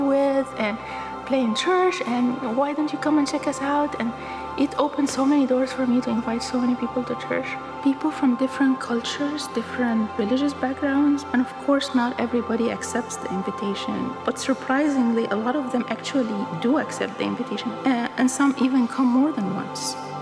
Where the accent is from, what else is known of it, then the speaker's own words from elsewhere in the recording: Egypt; moved away as an adult; now in United States; I have been coming to Venture for almost 10 years now. I actually am from the Middle East, you know, I'm from Egypt. Came to the US for school.